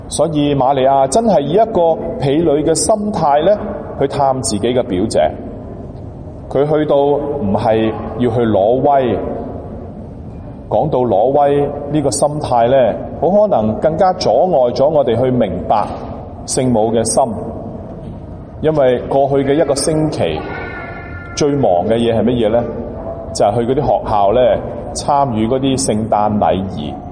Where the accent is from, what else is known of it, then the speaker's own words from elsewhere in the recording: Guangdong, China; 我哋广东人咧讲嘅